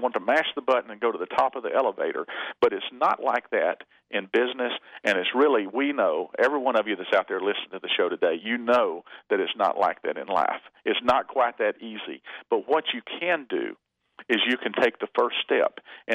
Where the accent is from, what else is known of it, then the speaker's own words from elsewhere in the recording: Texas, United States; Well, the other thing is, I'm from Texas, so I'm going to say I've always said dismount a dead horse.